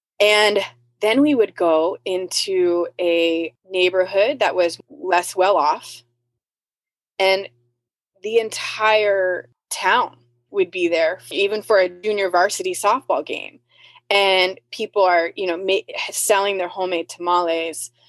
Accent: California, United States; And I grew up in Silicon Valley, so in a very fast-paced, very innovative, lots of opportunity.

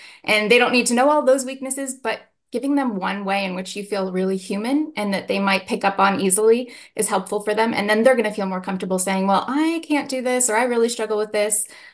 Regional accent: United States; I know I'm from the Navajo Reservation, and we don't do eye contact when we're trying to build respect with someone

